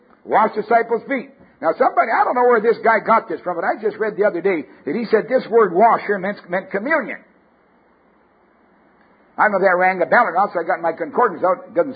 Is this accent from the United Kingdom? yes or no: no; Canada; born there; Don't tell me I'm a Canadian by birth.